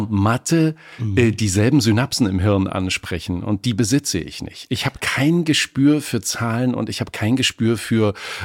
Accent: Apolda, Thuringia, Germany; in Thüringen.

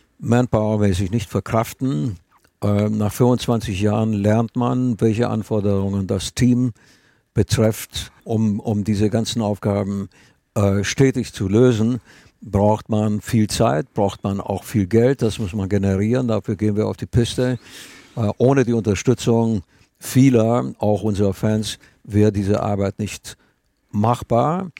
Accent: Romania; now in Germany; Wir haben eine Einrichtung in Spanien unten, eine in Rumänien, in meiner alten Heimat.

